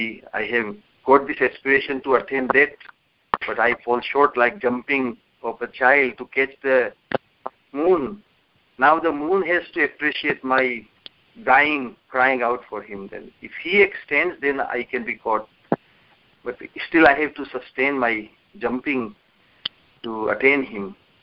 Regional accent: India; although we come from India, but we never felt that kind of, I never felt that kind of hankering for Vrindavan

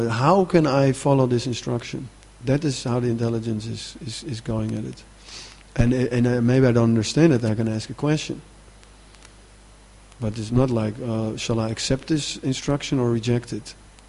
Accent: Amsterdam, North Holland, Netherlands; I'm from Amsterdam

